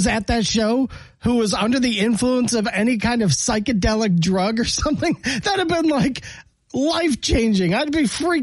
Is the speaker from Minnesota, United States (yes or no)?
no; Michigan, United States; that's how it's always been growing up in Michigan.